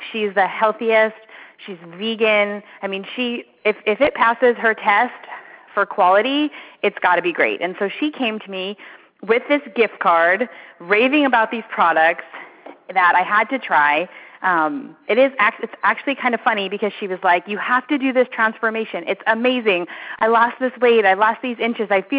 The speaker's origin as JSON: {"language": "English", "region": "East Coast", "country": "United States", "tie": "born or raised there", "moved": "yes", "lives_now": "Arizona, United States", "said": "I live in Arizona. Absolutely love it. I grew up in the East Coast, and I realized at a young age that I was allergic to cold weather, so I ran away."}